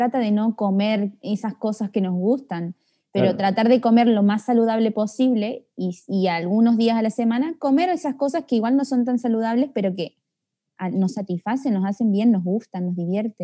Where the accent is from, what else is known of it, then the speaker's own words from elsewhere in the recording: Argentina; sos de Argentina como yo